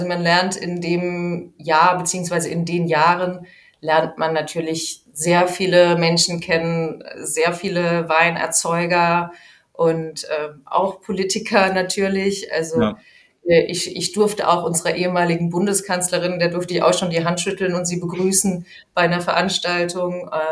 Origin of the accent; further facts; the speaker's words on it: Rhineland-Palatinate, Germany; Also es gibt, da ich gebürtig aus Rheinhessen komme, das ist eins der 13 deutschen Anbaugebiete.